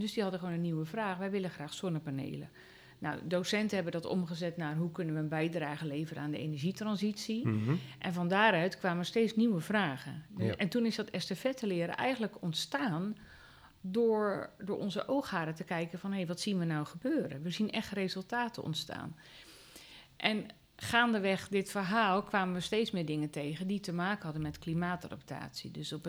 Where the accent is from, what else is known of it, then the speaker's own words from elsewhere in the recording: Vlaardingen, South Holland, Netherlands; ik kom uit Vlaardingen, dat zijn ook de eeuwige mopperaars, maar niemand die wil de stad uit